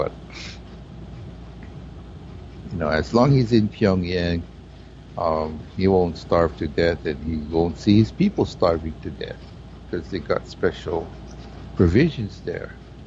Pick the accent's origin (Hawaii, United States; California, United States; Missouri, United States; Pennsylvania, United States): Hawaii, United States; Like I was born and raised in Hawaii, it's like, what?